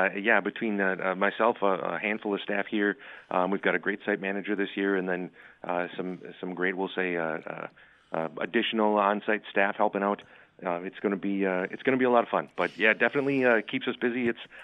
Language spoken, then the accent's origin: English; Wisconsin, United States; So I'm actually a local kid. I mean, I grew up in the Lake Country area.